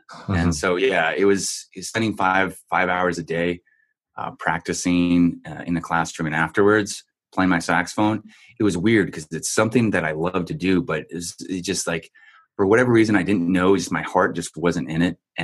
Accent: California, United States; San Diego. Yeah. I'm from California.

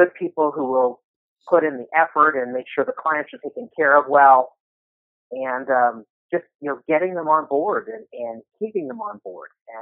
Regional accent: Denver, Colorado, United States; Well, I grew up in Denver, so I've been here for almost all my life.

